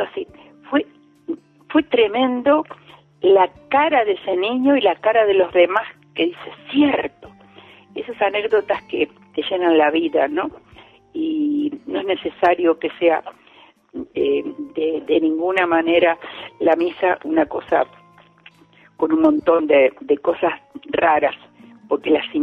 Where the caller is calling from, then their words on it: Ramos Mejía, Buenos Aires Province, Argentina; de Ramos Mejía, provincia de Buenos Aires.